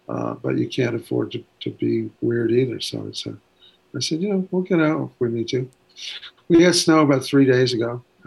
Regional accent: Ventura, California, United States; also born or lived in Waco, Texas; I grew up in, I was born in Texas, Waco, or Waco as I've called it for years. But, from 2 years of age on, I was in Ventura, California, which is on the coast.

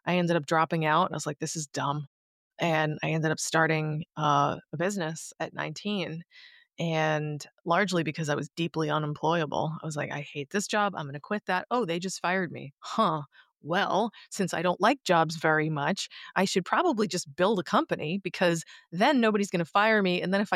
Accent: Charlton, Massachusetts, United States; I grew up in Charlton, Massachusetts. And when I say that, most people think I'm saying Charleston, and I'm not. I'm saying Charlton, as in Cowtown, Massachusetts.

